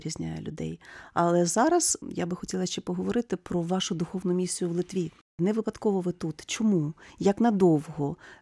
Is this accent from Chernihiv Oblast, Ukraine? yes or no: yes; Chernihiv, Chernihiv Oblast, Ukraine; now in Vilnius, Lithuania; Мені як чернігівці це особливо приємно і тішить душу.